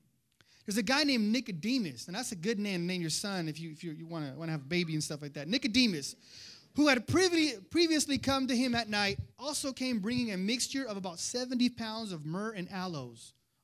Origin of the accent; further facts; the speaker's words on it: Bronx, New York, United States; Where y'all going? I'm from the Bronx, right?